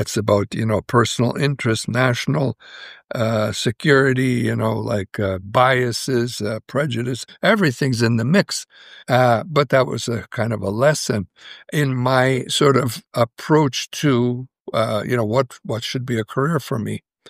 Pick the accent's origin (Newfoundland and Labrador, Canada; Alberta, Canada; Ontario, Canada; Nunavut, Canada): Alberta, Canada; Edmonton; I was born in Edmonton, Alberta, Canada, which is one of the furthest north cities in the world. It's cold there.